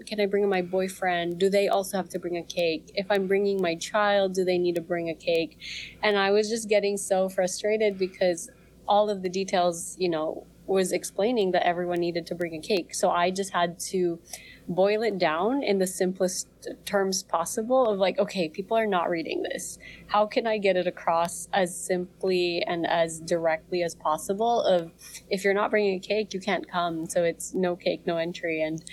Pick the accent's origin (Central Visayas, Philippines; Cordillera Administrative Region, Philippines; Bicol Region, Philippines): Cordillera Administrative Region, Philippines; Baguio; Yeah, so I grew up in Baguio